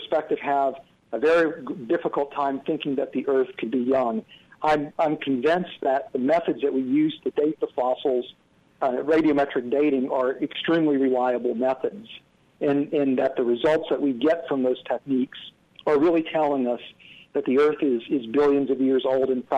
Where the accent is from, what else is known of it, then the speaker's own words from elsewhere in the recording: West Virginia, United States; And I grew up in West Virginia, and I was at school at West Virginia State College. And this is part of the Bible Belt.